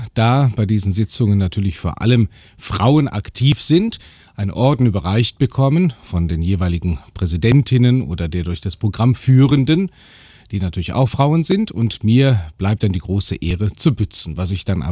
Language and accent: German; Neuss, North Rhine-Westphalia, Germany; born there; now in Cologne, Germany; Ich komme gebürtig aus Neuss, also Rheinland.